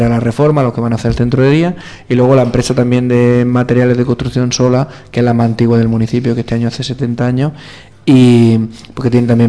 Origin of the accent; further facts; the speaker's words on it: Zurgena, Andalusia, Spain; Pues yo quería ser alcalde de mi pueblo porque considero que el potencial de Zurgena no tiene límite